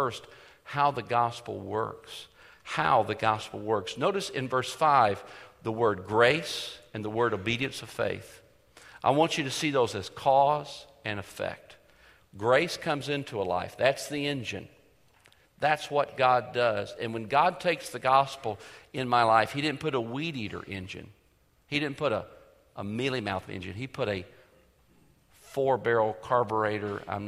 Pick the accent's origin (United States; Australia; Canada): United States; Kentucky; Really what I was going to do growing up in Kentucky, I was told large churches had gyms